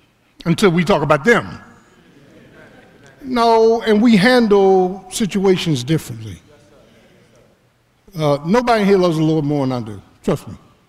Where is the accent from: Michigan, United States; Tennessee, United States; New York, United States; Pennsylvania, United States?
Pennsylvania, United States; Philadelphia; I don't like tough guys because I grew up in South Philly. I know a tough guy when I see him.